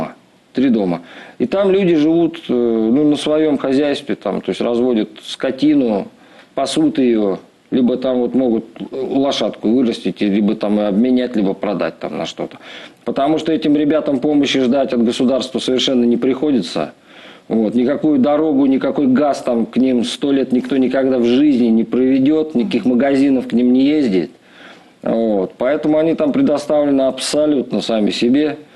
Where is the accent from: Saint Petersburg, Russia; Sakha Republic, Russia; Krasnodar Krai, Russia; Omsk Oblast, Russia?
Saint Petersburg, Russia; born there; Я живу в Питере. Я там родился, в Ленинграде. Вот, у меня мама с Питера.